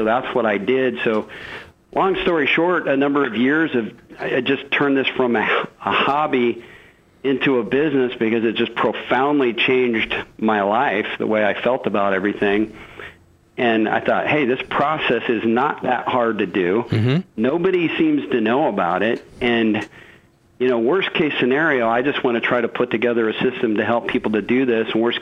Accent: Kansas, United States; I'm in Chicago now. I'm 53 years old, and I grew up in Kansas on a farm, and a farming area, really, is more accurately.

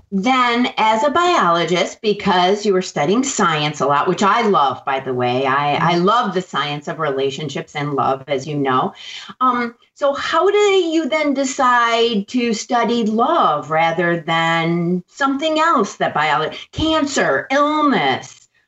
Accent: Minnesota, United States; Yes, Minnesota. I grew up in Minnesota. So both cold, snowy places.

